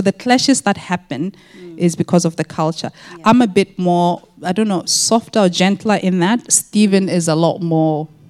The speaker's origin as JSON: {"language": "English", "country": "Botswana", "said": "he's from Zimbabwe, I'm from Botswana, very similar countries"}